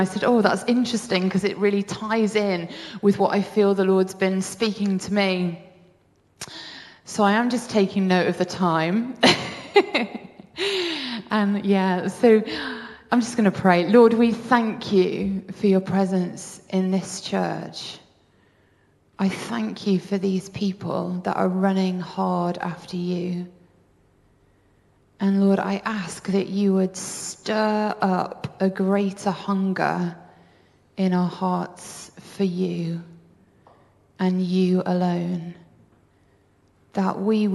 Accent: North West England, United Kingdom; But we grew up on the Wirral together.

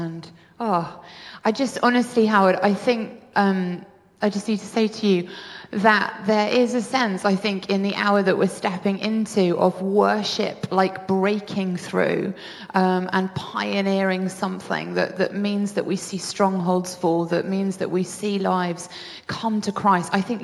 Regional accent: North West England, United Kingdom; But we grew up on the Wirral together.

